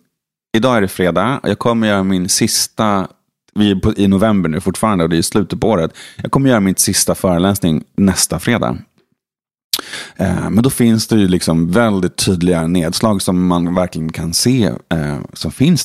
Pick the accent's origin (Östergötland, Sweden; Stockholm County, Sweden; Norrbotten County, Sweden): Stockholm County, Sweden; Sollentuna; now in Stockholm, Sweden; jag bor i city i Stockholm. Men jag är från Sollentuna.